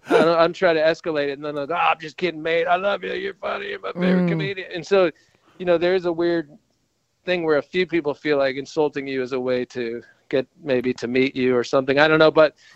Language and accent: English; United States; now in Australia; Well, I am American, that's true.